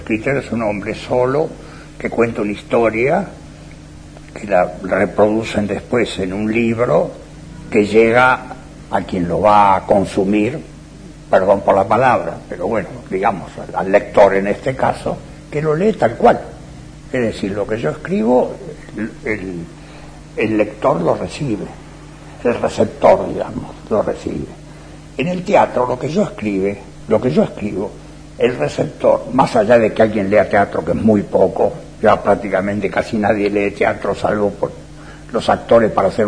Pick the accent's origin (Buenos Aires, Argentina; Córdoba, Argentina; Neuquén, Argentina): Buenos Aires, Argentina; Yo soy un autor que soy muy porteño, se me dice autor porteño, porque soy muy de Buenos Aires, y te diría casi de Buenos Aires, de Callao para el centro, porque aunque vivo más allá de Callao